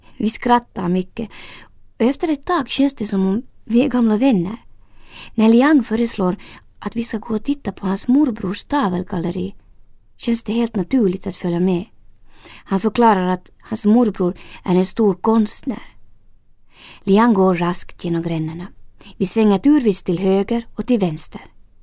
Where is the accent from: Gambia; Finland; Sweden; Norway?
Finland; När jag berättar att jag kommer från Finland kläcker han utan att blinka ur sin fras på finska.